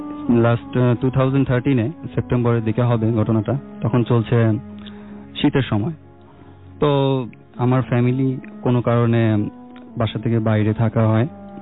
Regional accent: Dhaka, Dhaka Division, Bangladesh; আমি এসেছি পুরান ঢাকার মিলবারেক আলমগঞ্জ থেকে।

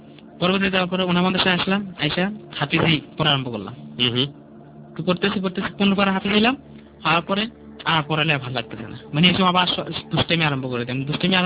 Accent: Comilla, Chittagong Division, Bangladesh; আমাদের বাড়ি কুমিল্লা বড়রা ছিল।

